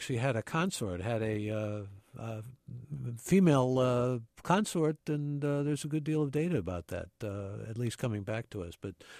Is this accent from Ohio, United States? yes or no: yes; Cleveland, Ohio, United States; They say Yom Kippur out here in the West. I grew up in Cleveland. It was more of a fish holiday.